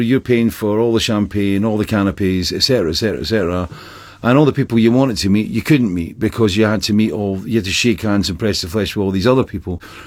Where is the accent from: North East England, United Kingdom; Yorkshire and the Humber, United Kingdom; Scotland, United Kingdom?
Scotland, United Kingdom; And I started to get back into being Scottish, you know.